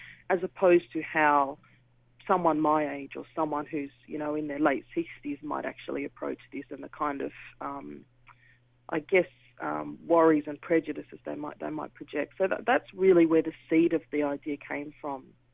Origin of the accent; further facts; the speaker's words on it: Australia; born there; I'm an Australian-born person of you know, parents who've migrated from London but were born in the West Indies.